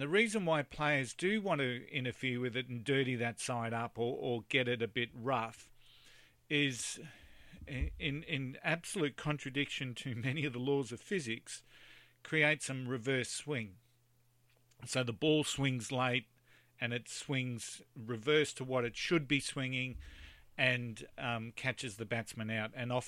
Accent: Australia; It's been an outrage as our Australian cricket team is held quite rightly to be role models for many of our young players.

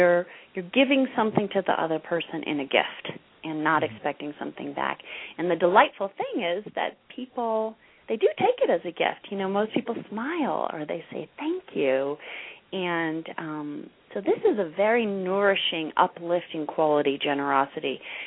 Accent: Chicago, Illinois, United States; now in Denver, United States; I grew up in the Chicago area, one of eight or six kids in a big family, and but I've lived in the Denver metro area about 30 years.

